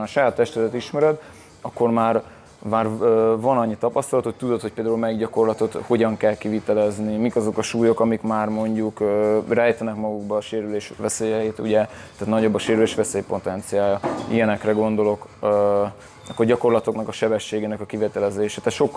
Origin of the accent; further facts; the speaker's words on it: Völcsej, Győr-Moson-Sopron, Hungary; Völcserről jöttem